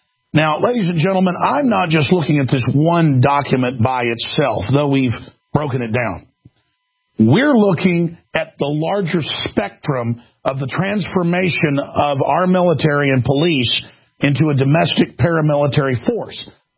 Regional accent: Texas, United States; I'm an American and a Texan

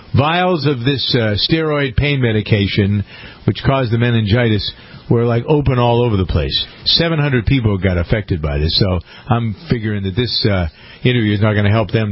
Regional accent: Framingham, Massachusetts, United States; But first, a story from my hometown of Framingham.

